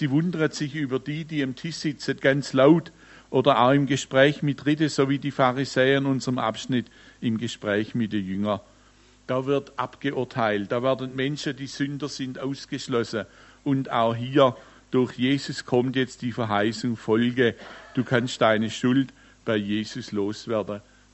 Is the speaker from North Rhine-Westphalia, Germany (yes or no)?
no; Baden-Württemberg, Germany; Ich bin ja im Dorf im Nordschwarzwald aufgewachsen. Viele von euch wissen es. Dort, wo die Leute so harzig sind wie die Schwarzwaldhänner. Jeder kennt jeden